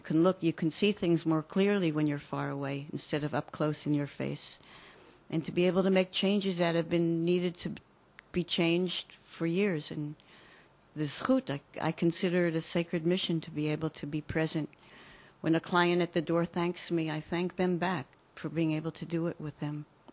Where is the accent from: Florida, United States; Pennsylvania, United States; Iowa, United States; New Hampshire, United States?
Pennsylvania, United States; Philadelphia; also born or lived in New York; now in Israel; Most of the time I didn't have to fight to be Jewish in the growing up in America, in Philadelphia, New York.